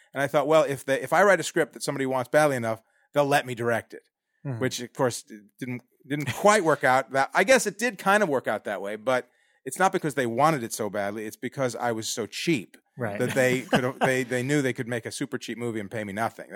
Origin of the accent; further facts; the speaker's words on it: Chicago, Illinois, United States; I grew up in Chicago.